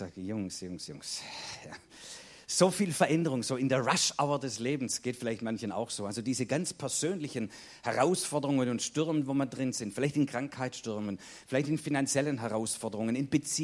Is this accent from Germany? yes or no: yes; Baden-Württemberg, Germany; aus Baden-Württemberg, wo ich herkomme, wie man nicht schwer hören kann